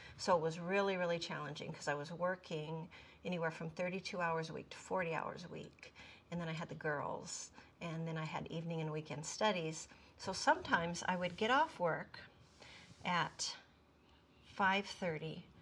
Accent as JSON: {"language": "English", "town": "Bakersfield", "region": "California", "country": "United States", "tie": "born or raised there", "lives_now": "Olympia, United States", "said": "No, I did not. I grew up in Bakersfield, California."}